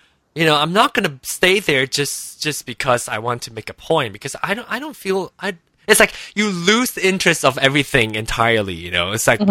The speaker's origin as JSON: {"language": "English", "region": "Penang", "country": "Malaysia", "said": "Because I come from Penang in Malaysia, even though Chinese are a minority in Malaysia, I come from an area where that's very highly populated by Asians, by Chinese."}